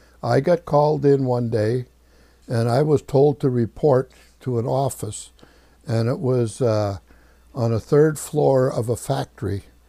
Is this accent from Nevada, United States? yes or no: no; Minnesota, United States; the captain knew I was from Minnesota and this area.